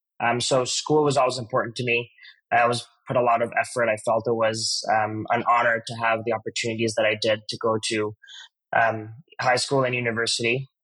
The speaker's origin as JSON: {"language": "English", "town": "Montreal", "region": "Quebec", "country": "Canada", "tie": "born or raised there", "said": "As you mentioned, grew up the son of Italian immigrants, came to Canada following the promise of better opportunities"}